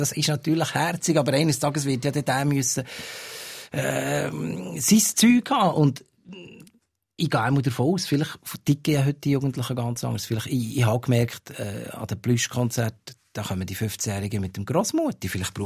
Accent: Bern, Switzerland; ich bin jetzt halt einfach von Bern gekommen und ich bin jetzt halt einfach so aufgewachsen.

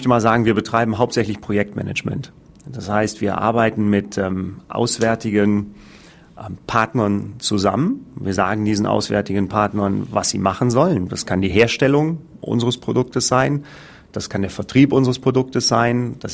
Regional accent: Germany; moved away as an adult; now in Switzerland; Ich bin Deutscher, ich bin 20 Jahre bereits in der Schweiz.

